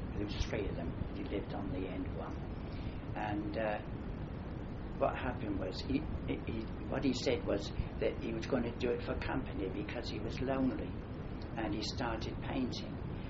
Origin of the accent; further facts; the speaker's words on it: St Ives, South West England, United Kingdom; also born or lived in Penzance; I was born in 1922 in Penzance in Cornwall. And then when I was a year old, my parents moved to St. Ives and I was brought up there.